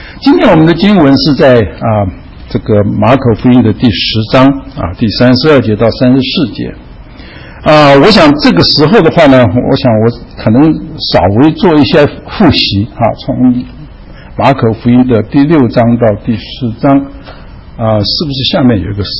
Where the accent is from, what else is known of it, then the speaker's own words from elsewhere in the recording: China; 这个人其实对我们中国人其实讲起来很有，尤其是在天津因为他到中国来传福音